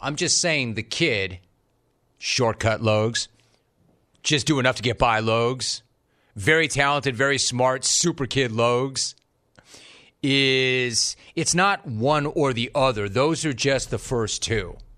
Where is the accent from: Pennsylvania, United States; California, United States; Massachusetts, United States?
California, United States; We're from Southern California. I think that he can live with the dreaded Boise traffic.